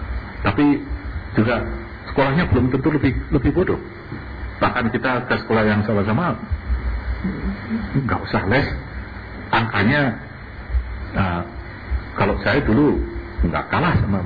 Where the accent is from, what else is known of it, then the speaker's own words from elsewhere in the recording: Semarang, Central Java, Indonesia; saya ini dulu dibesarkan justru di Semarang ini, di jalan di mana saya dibesarkan ini interesting sekali